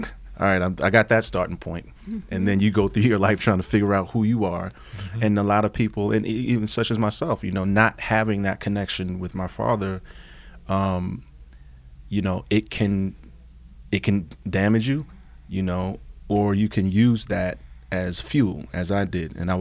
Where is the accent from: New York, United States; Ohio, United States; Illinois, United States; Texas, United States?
New York, United States; Brooklyn; Because, you know, I'm a kid from Brooklyn. So in New York, it's like you're going to go do stage